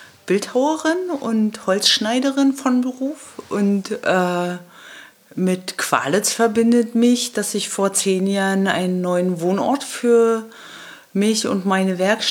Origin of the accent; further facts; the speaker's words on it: Schwerin, Mecklenburg-Vorpommern, Germany; meine Eltern wohnen in Schwerin und ich bin in Schwerin aufgewachsen.